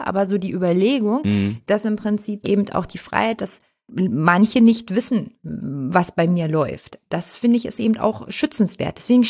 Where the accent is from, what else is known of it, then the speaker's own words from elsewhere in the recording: Hamburg, Germany; ich bin ja Hamburger.